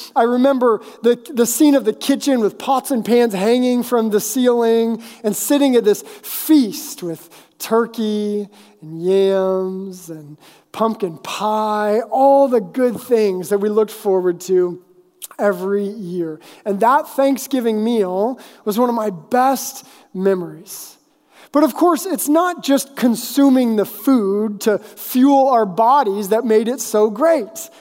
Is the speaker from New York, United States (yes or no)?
no; Kenai, Alaska, United States; And as a kid growing up in Alaska, I lived in a small town called Kenai. I think it was about 1,000, 2,000 people at the time.